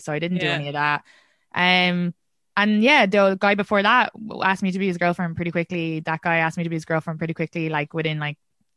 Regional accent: Leixlip, Kildare, Ireland; now in New York, United States; So if I'm in, like, I grew up in Leaslip and I'm in Leaslip and fucking Paul murders me, there's not a big pool for them to pick out.

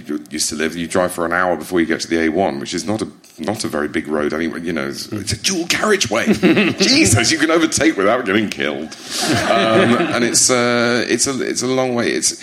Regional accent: East Midlands, United Kingdom; And it's and you say to people, I'm from Lincolnshire, and they sort of blink politely, and then they say, sheep.

